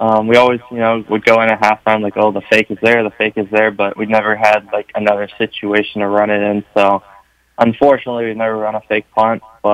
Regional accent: Florida, United States; I mean, obviously growing up, I grew up in Florida my whole life, so I kind of wanted something different, wanted a new experience, and wanted to kind of live on my own for my college years.

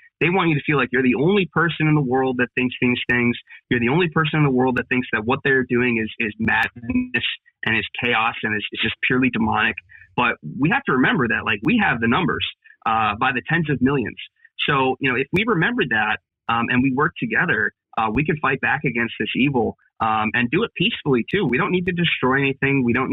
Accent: Pennsylvania, United States; who is the Democrat candidate for governor here in Pennsylvania. And that's my home state.

